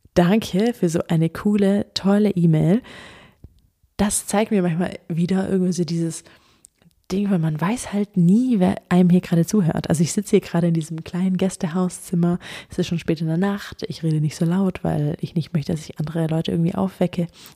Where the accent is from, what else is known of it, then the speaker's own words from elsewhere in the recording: Germany; ich bin Deutsche